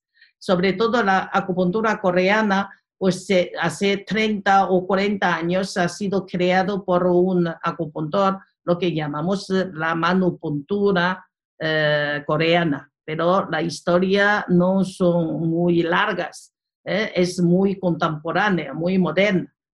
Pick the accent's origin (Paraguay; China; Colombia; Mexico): China; no es porque somos chinos que tenemos ese chauvinismo